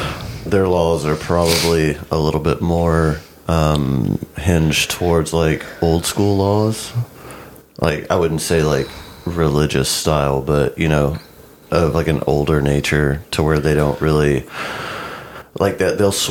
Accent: Texas, United States; I'm from Texas.

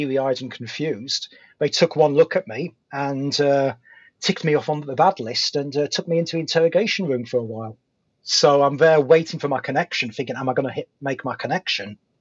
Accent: United Kingdom; accent: British; because I have that slight gravitas of having a British accent

